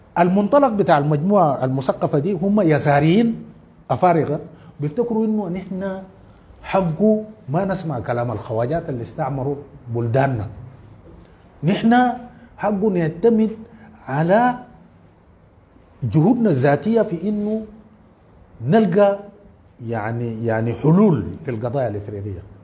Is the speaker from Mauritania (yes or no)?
no; Darfur, Sudan; لكن في ظل هذه الظروف أنا من دارفور